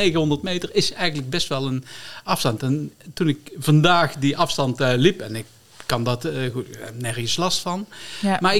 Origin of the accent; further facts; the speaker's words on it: Limburg, Netherlands; Ik kom ook uit Limburg.